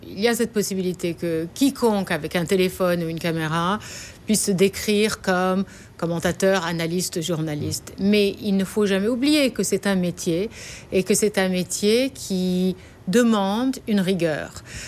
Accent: Paris, Île-de-France, France; also born or lived in United States; now in London, United Kingdom; Alors je suis d'origine syrienne, mes parents sont tous les deux syriens d'Alep. Je suis née aux États-Unis et j'étais élevée en France pendant mon enfance et mon adolescence, mais je vis depuis maintenant 12-13 ans à Londres. C'est la ville où j'ai vécu le plus longtemps en dehors de Paris.

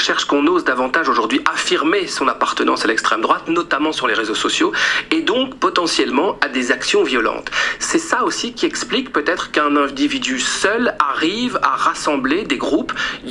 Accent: Belgium; est-ce que c'est la preuve que la menace extrémiste de droite augmente chez nous en Belgique?

